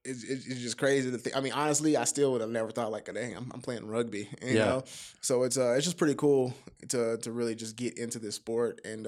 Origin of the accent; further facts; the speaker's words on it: Dallas, Texas, United States; also born or lived in New York / Los Angeles; now in Colorado, United States; Well, I'm from Dallas, Texas, but I've traveled around.